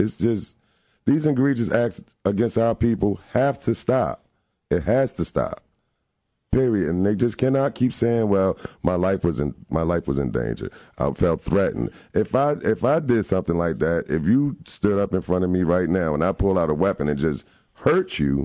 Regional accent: Newark, New Jersey, United States; moved away; I'm originally from Newark, New Jersey. I moved down here in 1988. I heard some of my friends in Newark when I was a child getting murdered.

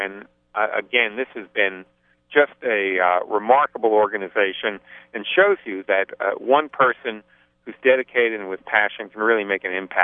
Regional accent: New Jersey, United States; now in Virginia, United States; You know, I grew up in New Jersey.

